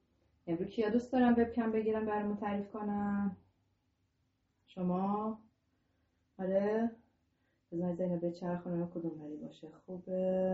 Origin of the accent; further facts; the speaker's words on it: Tehran, Tehran Province, Iran; خب سلام علیکم، … از تهران در خدمتون.